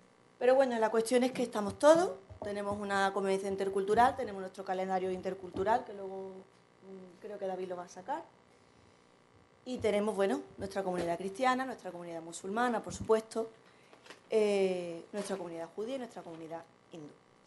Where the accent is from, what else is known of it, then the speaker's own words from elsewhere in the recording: Ceuta, Spain; nosotros, mi compañero David y yo, venimos de Ceuta, hermana de Melilla, también en África.